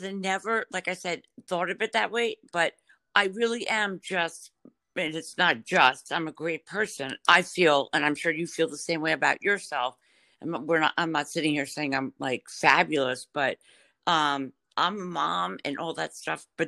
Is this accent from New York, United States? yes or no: yes; New York, United States; We were thrilled because we're all from New York and stuff.